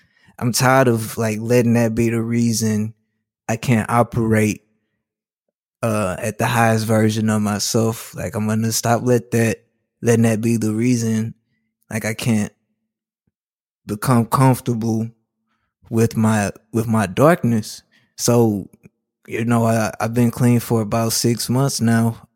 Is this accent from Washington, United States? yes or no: no; Chicago, Illinois, United States; it was always cool that … had so much love from my hometown, being from Chicago.